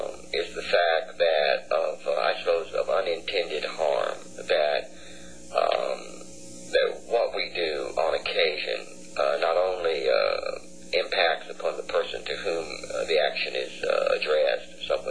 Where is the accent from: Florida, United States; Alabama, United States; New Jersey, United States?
Alabama, United States; Fort Payne; That is very much my hometown of Fort Payne, Alabama.